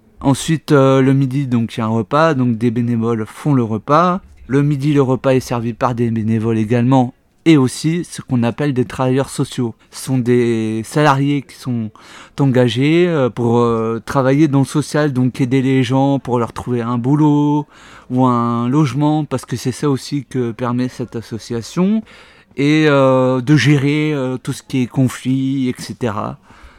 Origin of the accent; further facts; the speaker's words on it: Clermont-Ferrand, Auvergne-Rhône-Alpes, France; born there; now in Riom, France; né en 98, donc l'année où la France a gagné la première Coupe du Monde. Je suis originaire de Clermont-Ferrand, puisque j'y suis né. Et maintenant, ça fait 25 ans que je suis à Rion.